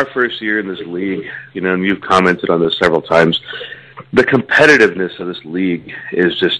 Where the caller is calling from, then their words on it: Bloomington, Illinois, United States; calling from Bloomington.